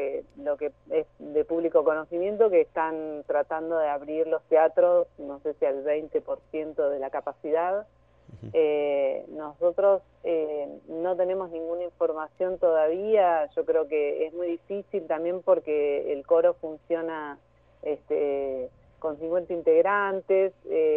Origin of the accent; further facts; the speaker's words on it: La Plata, Buenos Aires Province, Argentina; Yo soy de La Plata. Así que toda mi carrera, digamos, preprofesional la hice acá en La Plata